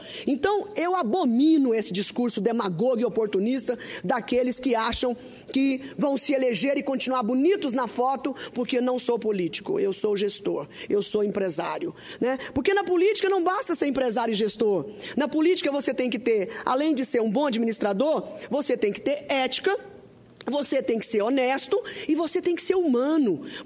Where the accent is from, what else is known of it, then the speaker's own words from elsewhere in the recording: Tocantins, Brazil; Venho do Tocantins com alguns sentimentos. Boa parte do eleitorado do meu estado não quer a reeleição